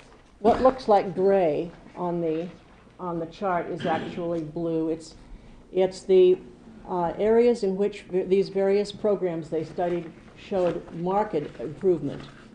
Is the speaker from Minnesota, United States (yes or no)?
no; Fairbanks, Alaska, United States; Thank you. … from Fairbanks.